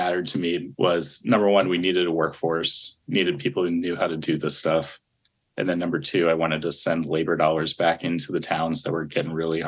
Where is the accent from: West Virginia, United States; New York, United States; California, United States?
West Virginia, United States; Shepherdstown; I'm from Shepherdstown, West Virginia, in the Eastern Panhandle. Tiny little town, got 1,500 folks.